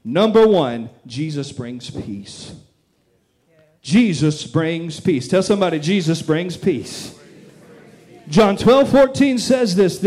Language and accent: English; Red Oak, United States; I grew up out in the woods. I grew up in Red Oak.